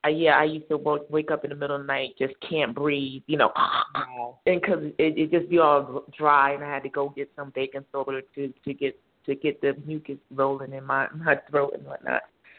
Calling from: Georgia, United States; I'm in Georgia.

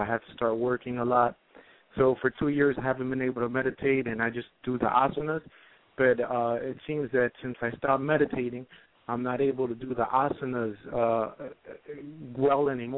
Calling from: Miami, Florida, United States; Yeah, I'm calling from Miami.

